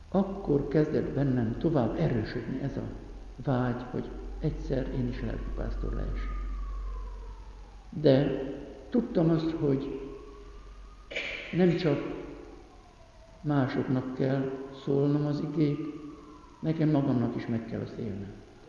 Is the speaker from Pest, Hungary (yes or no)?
yes; Pest, Hungary; born there; Falun születtem, a Csepel-sziget legdéli lakóhelyén.